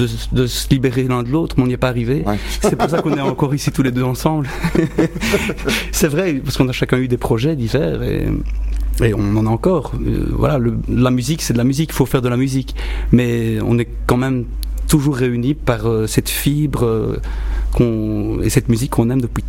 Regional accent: Namur, Wallonia, Belgium; accent: Namur; je suis quand même namurois, comme on l'entend à mon accent.

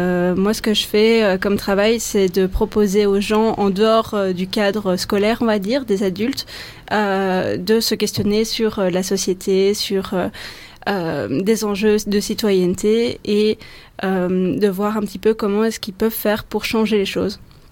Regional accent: Belgium; en tant que Belge, c'est important d'avoir une réflexion sur les enjeux coloniaux au Congo

